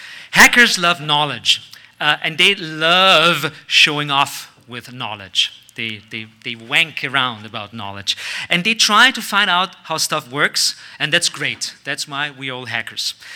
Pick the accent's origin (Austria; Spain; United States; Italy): Austria; So, first of all, I'm from Austria.